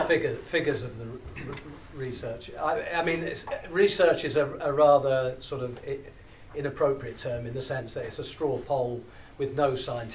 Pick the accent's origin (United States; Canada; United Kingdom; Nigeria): United Kingdom; England; born there; also born or lived in Wales; I am not Welsh in the sense I was born in England. I married a Welsh woman. My maternal grandfather was born in Wales